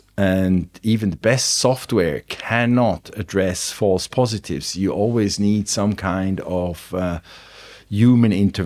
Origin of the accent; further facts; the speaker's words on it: Switzerland; because I came from Switzerland